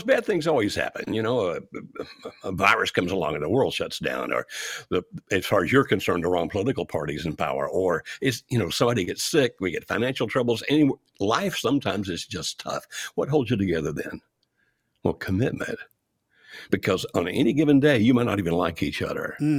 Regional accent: the South, United States; accent: Deep South Southern; I'm a Southerner and I can't speak other languages than Deep South Southern.

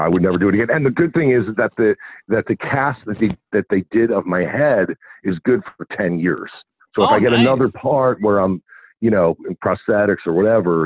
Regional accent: New Jersey, United States; No, you know, I'm from Jersey. My father lives out there, and my brother is out there.

